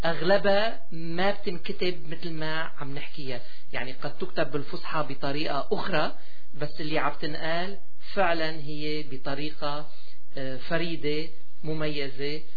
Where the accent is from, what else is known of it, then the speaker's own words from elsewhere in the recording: Aleppo, Aleppo Governorate, Syria; مع أنه أنا من حلب